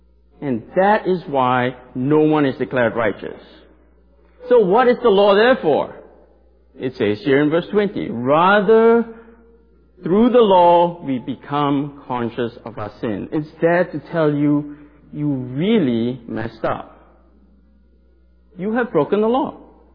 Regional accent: Malaysia; Now, I was born and raised in Malaysia. That's literally in Southeast Asia. That's literally on the other side of the world.

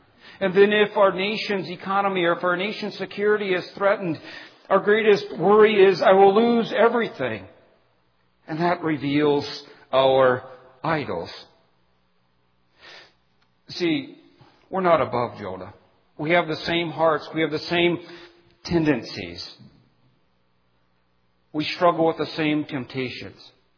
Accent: United States; I'm an American and I love my country. I love to come across the border and to hear welcome home. I'm an American.

